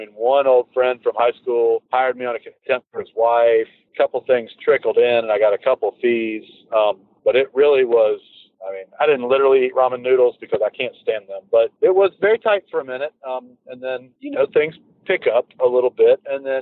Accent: Nashville, Tennessee, United States; The move back, of course, I grew up in Nashville, and my family was here

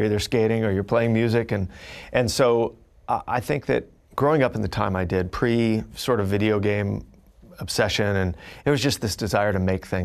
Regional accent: Fullerton, California, United States; But growing up, I grew up in Fullerton, California, and Fullerton was the home of, I think, three very important things.

